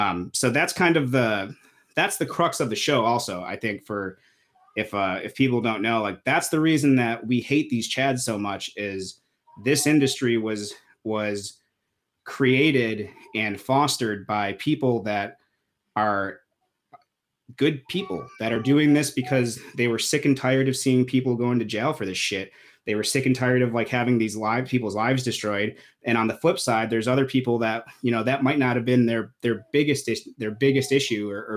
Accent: Grand Rapids, Michigan, United States; I grew up in Grand Rapids and my family was a pretty political family.

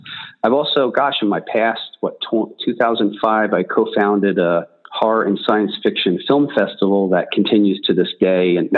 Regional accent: New Jersey, United States; Like, I grew up in the New Jersey Shore, and I simply come from a blue-collar family.

